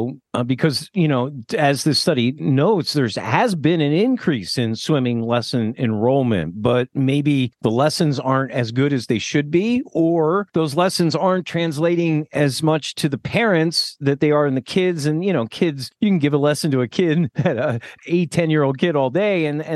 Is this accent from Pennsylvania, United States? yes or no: yes; Millersville, Pennsylvania, United States; I grew up in Millersville, Pennsylvania, and we had a community pool that was kind of funded by the Lions Club.